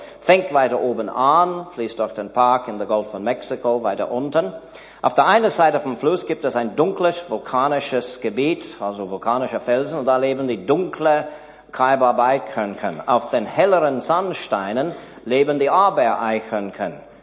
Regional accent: Switzerland; Bei uns in der Schweiz, südlich der Alpen, gibt es manchmal dieselbe Arten von Pflanzen wie nördlich.

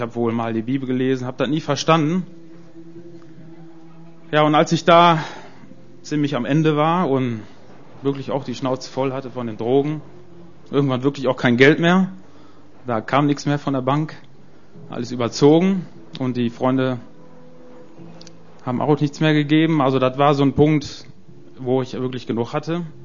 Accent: Spain; Ich bin katholisch aufgewachsen, bin eigentlich Spanier, sind eigentlich fast alle katholisch

